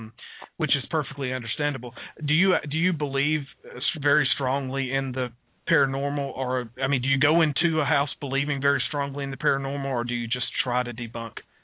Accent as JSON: {"language": "English", "town": "Atlanta", "region": "Georgia", "country": "United States", "tie": "born or raised there", "said": "Yeah, you've actually came to my hometown, Atlanta, Georgia"}